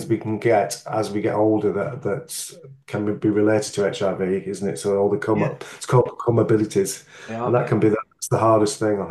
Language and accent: English; Northern England, United Kingdom; accent: northern; It's my northern, sorry, my northern accent.